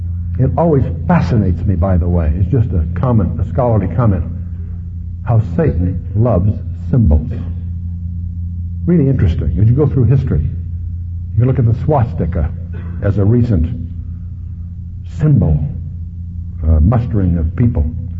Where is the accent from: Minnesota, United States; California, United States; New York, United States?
California, United States; I come from Orange County, which is the land of the bumper sticker Christian.